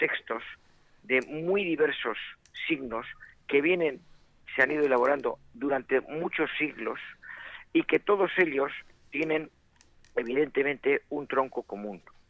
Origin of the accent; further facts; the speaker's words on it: Bilbao, Basque Country, Spain; como buen bilbaíno que soy